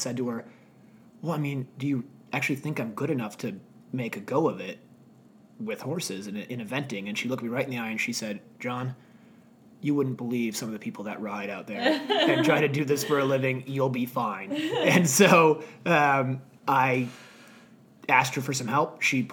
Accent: Mequon, Wisconsin, United States; So I was born in St. Mike's Hospital in Milwaukee, Wisconsin.

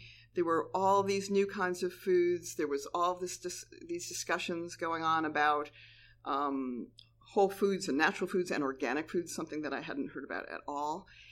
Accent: Scranton, Pennsylvania, United States; And I grew up in Scranton, Pennsylvania, a pretty conservative area.

